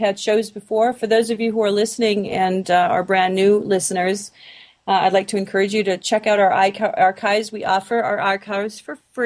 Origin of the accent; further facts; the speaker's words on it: the South, United States; I said it archives. I'm from the South.